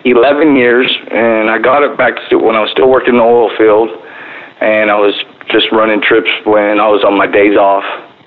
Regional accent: Corpus Christi, Texas, United States; I was born in Corpus Christi, Texas, and I went to high school at Moody High School

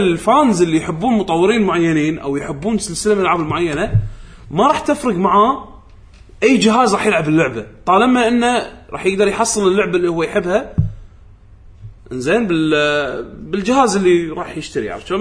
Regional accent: Kuwait; يعني شويه يعني حتى هني عندنا بالكويت

